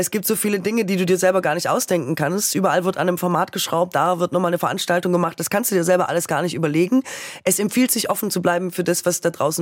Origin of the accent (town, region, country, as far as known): West Germany, Germany